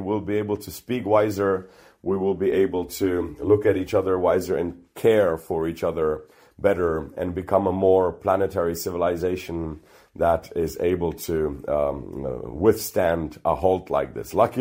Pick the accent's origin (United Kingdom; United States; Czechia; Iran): Czechia; I've always been optimist, but then again, I grew up in Czech Republic where everybody's a pessimist